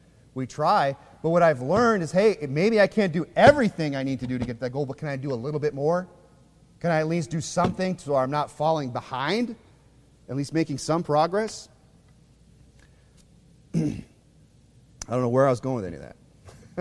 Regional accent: South Dakota, United States; born there; I was born in 1980 in South Dakota, okay?

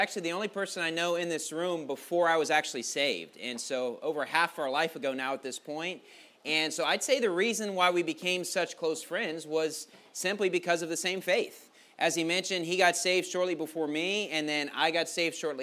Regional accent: Bridgeport, West Virginia, United States; I grew up in Bridgeport, West Virginia, which is only about 15 minutes down the road. It's not too far from here, and so it's an honor to be here.

